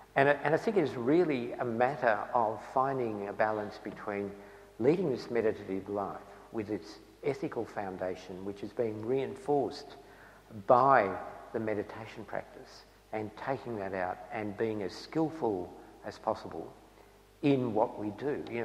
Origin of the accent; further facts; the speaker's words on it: Australia; it's difficult to not fall into a state of terminal shame being an Australian at the moment.